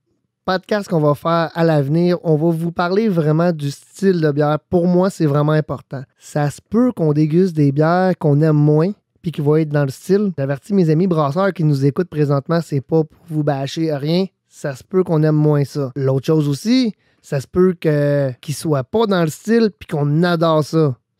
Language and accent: French; Quebec, Canada; accent: Quebec; J'ai un accent québécois.